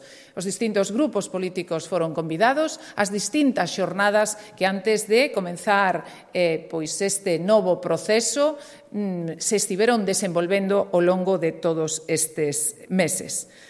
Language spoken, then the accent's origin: Galician; Galicia, Spain; somos os galegos.